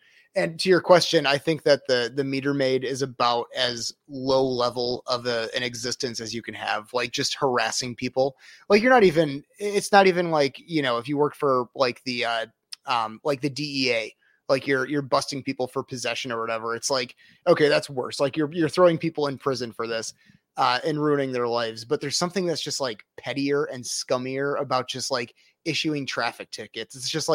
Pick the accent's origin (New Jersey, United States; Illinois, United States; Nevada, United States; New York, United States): Illinois, United States; Rockford; My parents are from Des Plaines. I'm from the Rockford area.